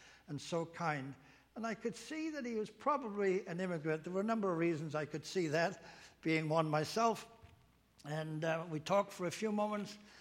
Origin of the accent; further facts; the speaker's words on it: England, United Kingdom; moved away; I told him, well, I'm an immigrant. I came from England. I said, and I'm a Christian.